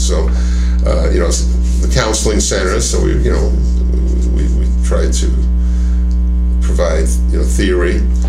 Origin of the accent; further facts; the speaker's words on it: New York, United States; my wife and I were ready to, we're both from New York, we were ready to go back